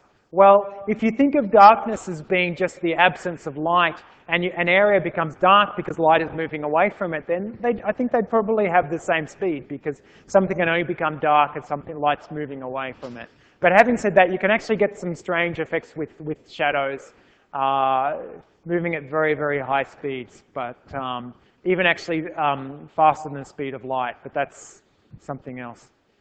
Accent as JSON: {"language": "English", "country": "Australia", "said": "I come from Australia and that's kind of upside down."}